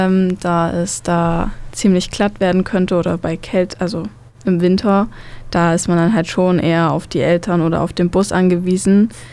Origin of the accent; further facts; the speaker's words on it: Thuringia, Germany; ich komme aus Saale-Holzland, aber ich gehe im Burgenlandkreis zur Schule.